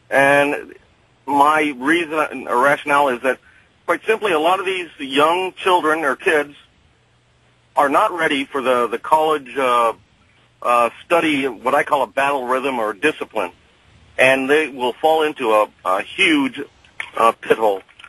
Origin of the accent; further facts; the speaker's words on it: United States; I am an American of Mexican descent